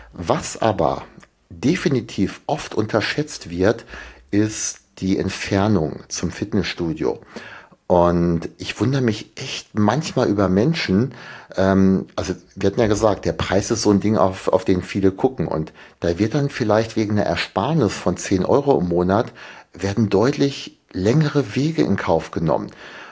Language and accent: German; Föhr, Schleswig-Holstein, Germany; Ich glaube, also hier komme ich aus Föhr hier, das ist wirklich sehr, sehr klein.